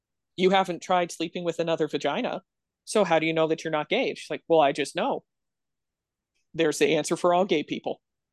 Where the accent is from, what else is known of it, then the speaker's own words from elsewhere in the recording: Canada; I'm glad that I'm Canadian and that we've been so progressive for so long